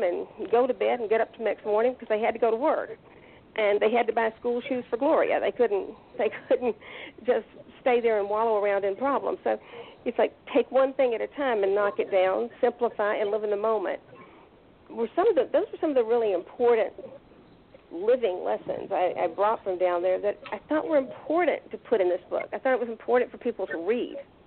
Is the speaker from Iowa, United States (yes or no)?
no; Alabama, United States; that is the down-home, blue-collar wisdom that I grew up with in South Alabama.